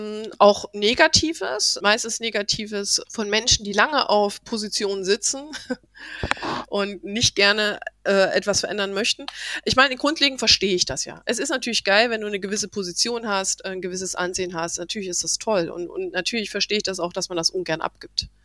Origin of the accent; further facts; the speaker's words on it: Dresden, Saxony, Germany; Und aber er kommt ja aus Dresden, so meine Heimat, ne? Ich bin ja auch Sachse.